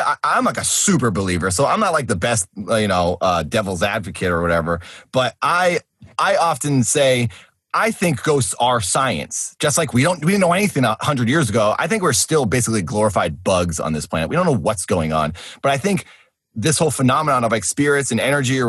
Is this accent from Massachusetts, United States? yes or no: yes; Milford, Massachusetts, United States; I grew up in Massachusetts. My mom and dad are still there. My older brother's still there. And Milford, Massachusetts is a town that my parents lived in.